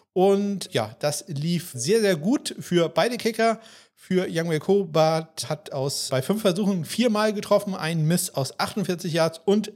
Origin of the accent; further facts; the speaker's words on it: Germany; Und dann haben wir natürlich noch das Duell, wo wir als Deutsche ganz besonders hingucken